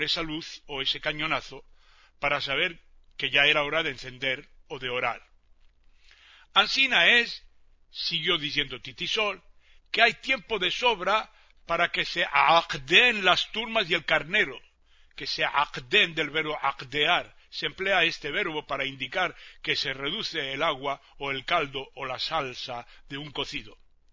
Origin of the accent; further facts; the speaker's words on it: Tangier, Tanger-Tetouan-Al Hoceima, Morocco; moved away; Yo salí de Tánger en 1968. 25 años más tarde, volví por primera vez.